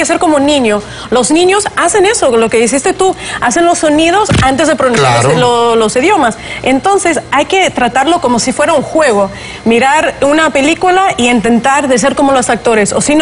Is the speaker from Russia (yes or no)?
yes; Russia; first language Russian; Spanish is a second language; Hablo ruso, porque yo soy rusa.